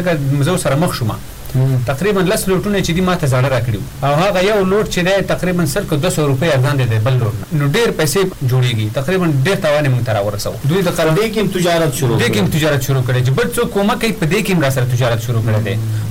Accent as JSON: {"language": "Pashto", "country": "Afghanistan", "said": "زه د افغانستان یم، ما د افغانستان تذکره اخیستې ده، ځکه په هر ځای کې اوسېږم، د دې افغانستان د خاورې یم"}